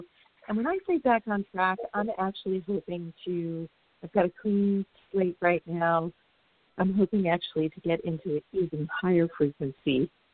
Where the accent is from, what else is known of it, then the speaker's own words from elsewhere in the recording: California, United States; California.